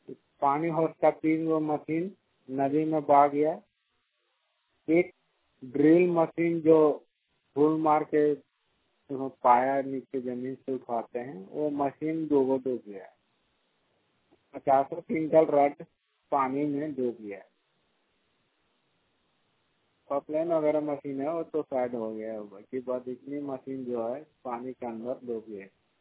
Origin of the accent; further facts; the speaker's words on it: Jharkhand, India; Lothar बेड़ा गांव से बोल रहा हूँ। हमारे बोकारो जिला का निवासी हूँ, बेरमो विधानसभा का।